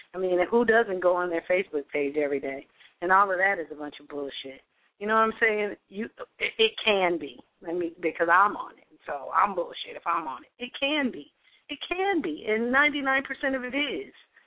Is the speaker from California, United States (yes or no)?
yes; California, United States; I'm from California, one of the most sophisticated states in America, next to New York